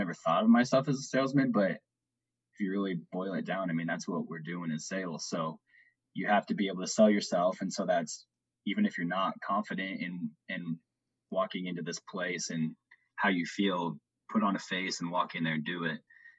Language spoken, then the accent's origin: English; Harlan, Iowa, United States; now in Lincoln, United States; I'm not from Lincoln. I'm from Harlan, Iowa.